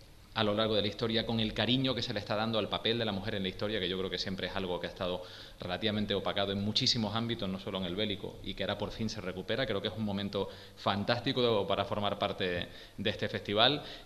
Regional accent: Canary Islands, Spain; Yo como escritor canario y de nicho también

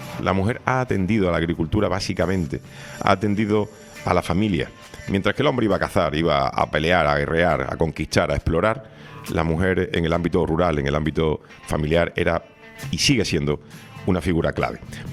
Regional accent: Spain; una mujer cuya biografía deberíamos de por lo menos conocer como españoles

